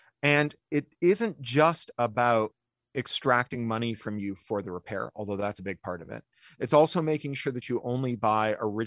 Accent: Ontario, Canada; You know, I grew up in Ontario.

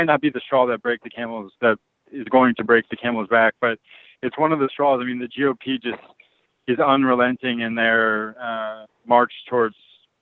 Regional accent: New York, United States; I just, as a New Yorker

